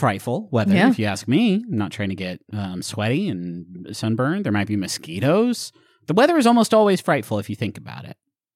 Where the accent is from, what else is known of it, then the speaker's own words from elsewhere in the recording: Huntington, United States; it was always sort of the highlight for me of snow days growing up in Huntington.